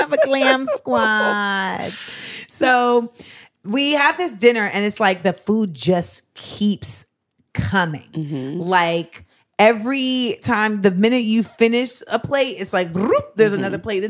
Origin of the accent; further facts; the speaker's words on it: Grenada; Well, you're Liberian. I'm from Grenada.